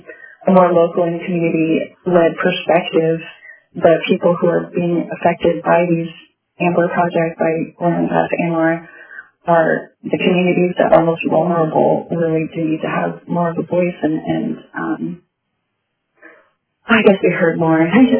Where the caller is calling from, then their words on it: Eagle River, Alaska, United States; I am calling from Eagle River, Alaska, speaking for myself.